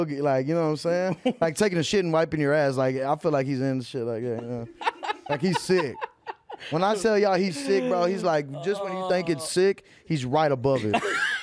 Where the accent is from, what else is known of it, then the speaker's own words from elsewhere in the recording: Texas, United States; Like, of course, I'm from Texas, so I was jamming … my uncles, yeah, Texas.